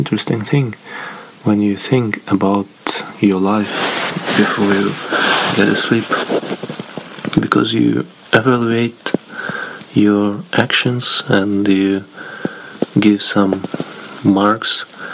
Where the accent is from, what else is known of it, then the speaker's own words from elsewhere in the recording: Russia; English is a second language; moved away as an adult; now in Norway; because I'm living in Norway now, which is quite logical, since I'm discussing this. And originally I'm from Russia, and I'm working in Norway temporarily.